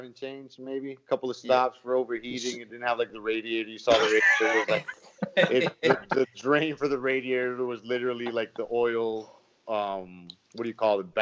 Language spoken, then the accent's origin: English; New York, United States; I'm from New York originally, man, so there's something in the water.